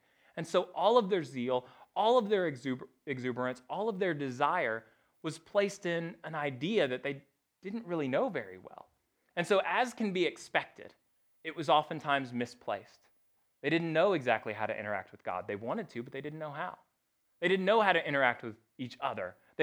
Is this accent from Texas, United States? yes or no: yes; Texas, United States; moved away as an adult; now in North Carolina, United States; I was born in Texas. I spent 18 years there before finally moving here. I love North Carolina, but I am a Texan. Any Texan is always a Texan.